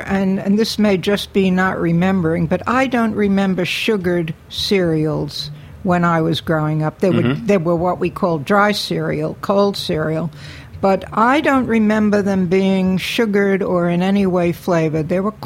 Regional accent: Brooklyn, New York, United States; And when I was growing up in Brooklyn, on very, very snowy mornings, my mother would announce as she awoke my brother and me, it's a hot cereal morning

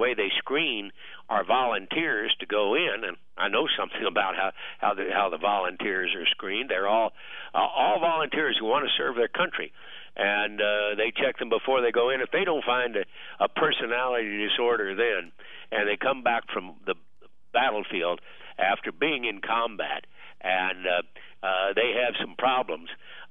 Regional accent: Missouri, United States; but I'm from Missouri, the show me states.

